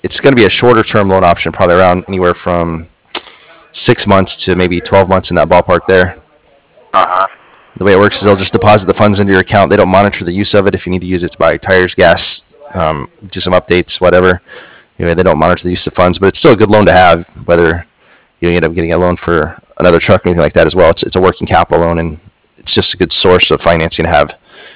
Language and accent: English; Texas, United States; I grew up near Lake Proctor, which is it's flooded obviously too, and it's a dammed lake